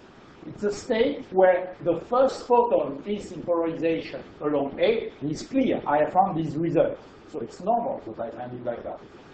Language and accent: English; France; accent: French; English is a second language; You understand my French accent.